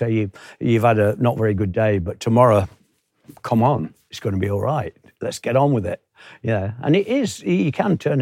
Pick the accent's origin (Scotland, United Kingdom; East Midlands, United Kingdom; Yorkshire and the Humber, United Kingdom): East Midlands, United Kingdom; Nottingham; the Beeston Camera Club, which is just outside of my hometown in Nottingham.